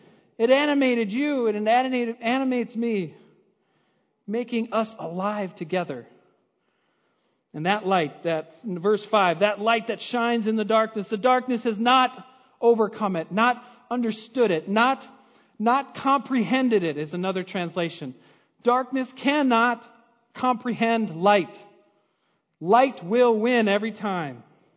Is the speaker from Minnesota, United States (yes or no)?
yes; Minnesota, United States; As Minnesotans, we're proud of our origins, right? We're proud of where we're from. I'm from Minnesota. I was born here.